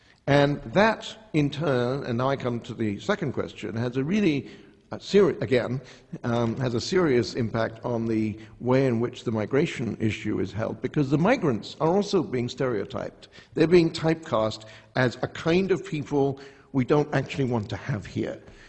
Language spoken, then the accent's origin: English; United Kingdom; my wife is American, I'm British.